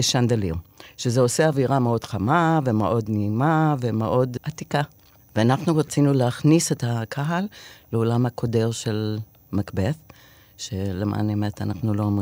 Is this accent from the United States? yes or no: yes; New Jersey, United States; Hebrew is a second language; אני גדלתי בניו ג'רזי, על יד ניו יורק